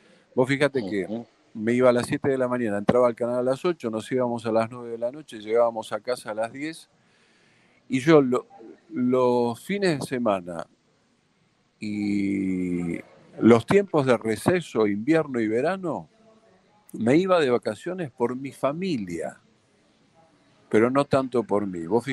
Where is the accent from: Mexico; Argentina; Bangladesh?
Argentina; porque somos los argentinos una clase social muy familiar y muy pasional.